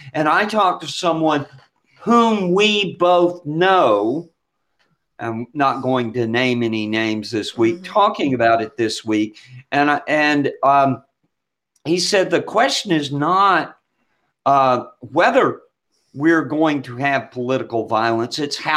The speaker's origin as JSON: {"language": "English", "region": "Georgia", "country": "United States", "tie": "born or raised there", "said": "And I am from Douglas County, Georgia. Mm-hmm. And when I was growing up, our field trip, you know, a common field trip in Lithia Springs was to Sweetwater Creek State Park"}